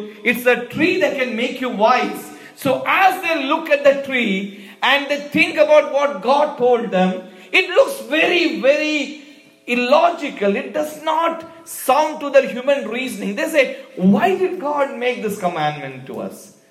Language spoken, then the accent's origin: English; India; We grew up basically back in India where there's a lot of rain.